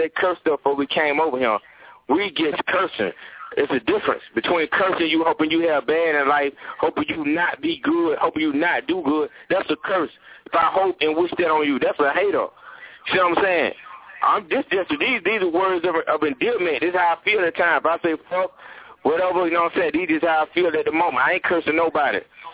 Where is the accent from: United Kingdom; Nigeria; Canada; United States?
United States; Atlanta, Georgia; I'm from the South Side, man. But you can tell I'm from Atlanta, man.